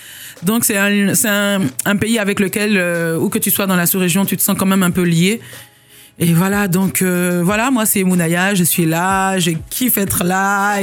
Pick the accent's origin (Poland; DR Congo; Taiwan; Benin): Benin; now in Senegal; Je suis née, j'ai grandi au Bénin, mes quatre grands-parents sont de quatre nationalités différentes, il y a le Nigeria, le Sénégal, le Togo et la France. Et vu que je suis née, j'ai grandi au Bénin, j'en ai aussi la nationalité.